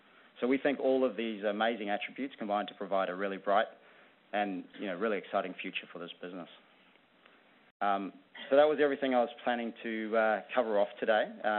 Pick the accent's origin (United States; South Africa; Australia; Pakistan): Australia; I'm Australian, so I'm not as familiar with those railroads.